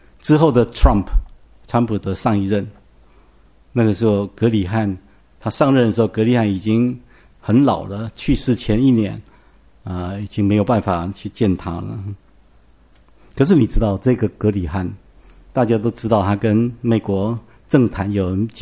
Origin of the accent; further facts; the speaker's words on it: Taiwan; 我们台湾人不太喜欢尼克森，中国人比较喜欢。